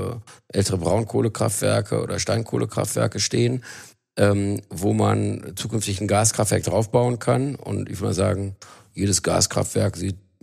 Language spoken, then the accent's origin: German; Rhineland, Germany; Als Rheinländer bin ich auch ein gewisser Grundoptimist.